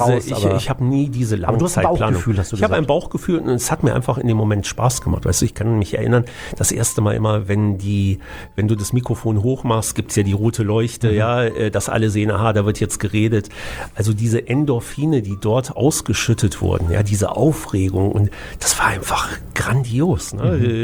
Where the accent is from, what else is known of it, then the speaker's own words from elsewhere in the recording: Düsseldorf, North Rhine-Westphalia, Germany; Natürlich, also mein Zuhause, meine Heimat ist immer Düsseldorf.